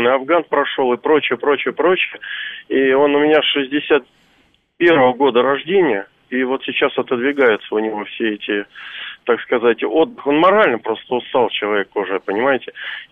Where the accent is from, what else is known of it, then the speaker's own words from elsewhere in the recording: Moscow, Russia; я из Москвы.